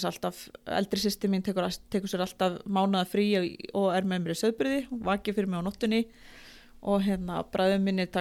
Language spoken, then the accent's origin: Icelandic; Straumur, Eastern Region, Iceland; ég er nú fætt hérna út í göttunni, hérna á heilsugæslinu og eigistum og uppalinn á Straumi, hérna á Fljótsdalshéraði.